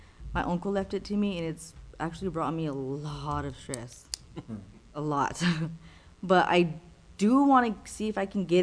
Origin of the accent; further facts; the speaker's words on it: Artesia, New Mexico, United States; because I don't live here. I'm from Artesia.